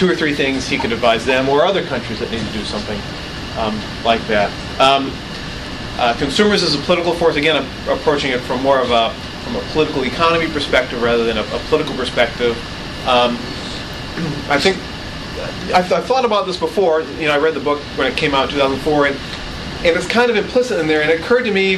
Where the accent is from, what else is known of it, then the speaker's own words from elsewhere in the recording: Peoria, Illinois, United States; I'm from Peoria, Illinois, a few miles outside of Peoria, Illinois, in a small town called Mossel. And my parents live in the same house that they did when I was born 43 years ago.